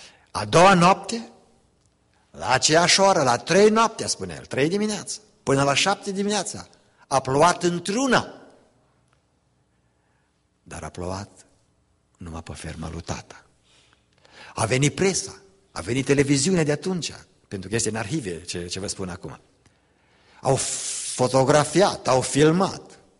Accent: Romania; noi ca români, ce sunteți cel puțin de generația mea, noi am mai trecut prin crize. Era pe vremea comunismului în România.

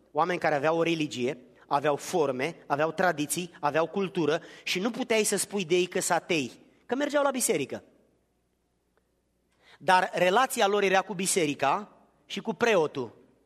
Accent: Giurgiu, Giurgiu County, Romania; born there; M-am născut în Giurgiu, un oraș din sudul Bucureștiului pe malul Dunării, în Muntenia, în partea de sud, între Oltenia și Dobrogea.

